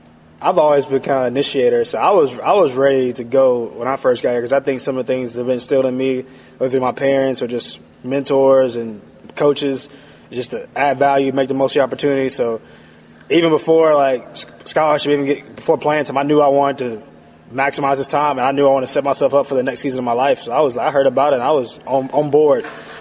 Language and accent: English; Southeast, United States; And so I think we're all from the Southeast. We're a bunch of Southern boys out, heading out to California.